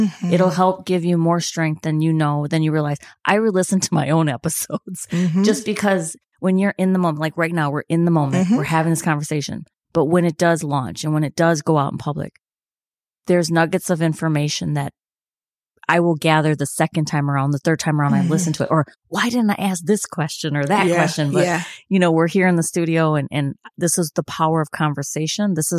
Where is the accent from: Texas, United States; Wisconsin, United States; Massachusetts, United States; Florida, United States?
Wisconsin, United States; Racine; And born and raised in Racine, boy, I got a lot of work to do in Racine